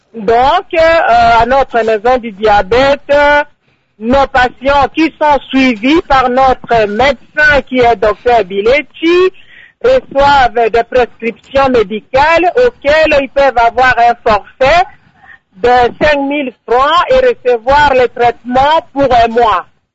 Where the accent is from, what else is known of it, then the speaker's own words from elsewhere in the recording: Kinshasa, DR Congo; chez nous, à Kinshasa, RDC, spécialement la ville de Kinshasa